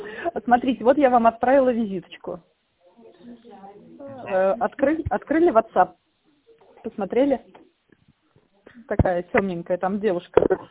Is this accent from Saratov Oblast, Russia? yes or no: no; Tver, Tver Oblast, Russia; Да, мы тоже из Твери. Вот. И Калязин, родственники в Калязине живут.